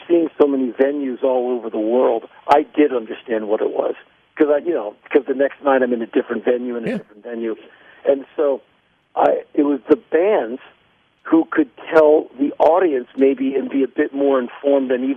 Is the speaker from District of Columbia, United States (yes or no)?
yes; Washington, District of Columbia, United States; I come from Washington, D.C.